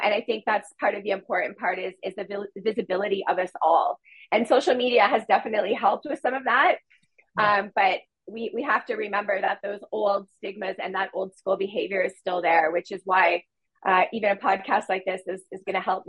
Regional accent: Windsor, Ontario, Canada; We had a school where I grew up in Windsor, Ontario.

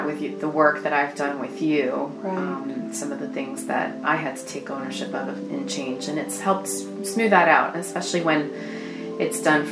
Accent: Quebec, Canada; I'm originally from French Canada. I am just almost finished my 44th year on this planet in the 3D form.

